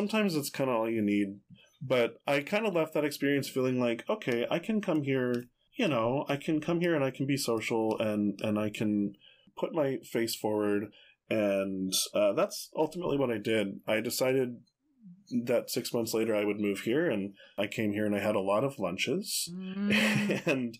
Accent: Atlanta, Georgia, United States; I didn't work in animation in Atlanta, but I am from Atlanta.

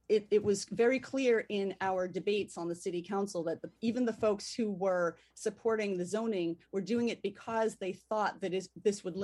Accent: Newton, Massachusetts, United States; I grew up in Newton.

